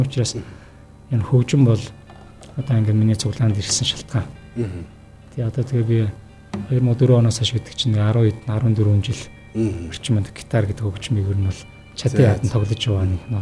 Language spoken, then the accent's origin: Mongolian; Mongolia; Би өөрөө одоо төрж өссөн нутаг гэх юм бол Хинтийн аймгийн юм л тээ.